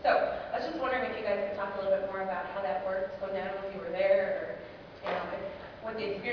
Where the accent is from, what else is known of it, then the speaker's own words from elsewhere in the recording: Tonawanda, New York, United States; I'm from Tonawanda, New York, and we've used the bucket up there.